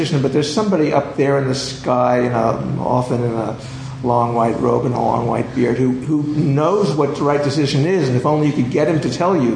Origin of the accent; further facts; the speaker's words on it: Pittsburgh, Pennsylvania, United States; when my Pirates, I grew up in Pittsburgh, beat the Yankees.